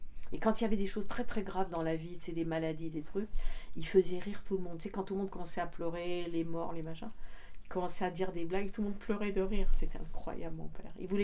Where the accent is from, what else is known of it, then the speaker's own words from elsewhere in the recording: Paris, Île-de-France, France; now in Audierne, France; Je suis née à Paris, je suis vraiment une fille de Paris, mais mes parents étaient orientaux. Ma mère était gréco-égyptienne, ma grand-mère était grecque. Et mes deux parents sont nés au Caire.